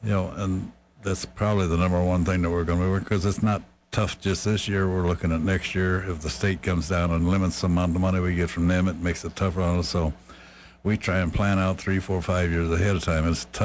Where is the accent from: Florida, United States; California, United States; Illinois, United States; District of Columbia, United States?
Illinois, United States; Champaign; also born or lived in Urbana; I was born in Urbana, but as soon as I could, I got over to Champaign.